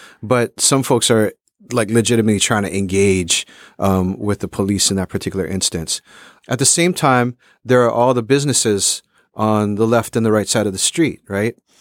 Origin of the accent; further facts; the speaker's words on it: Honolulu, Hawaii, United States; born or raised there